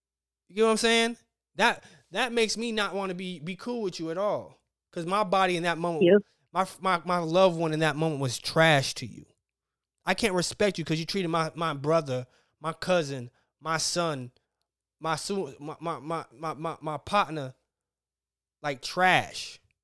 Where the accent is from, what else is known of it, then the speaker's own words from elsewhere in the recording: Tallahassee, Florida, United States; We growing up in Tally, I can tell you for a fact, shit ain't sweet there either.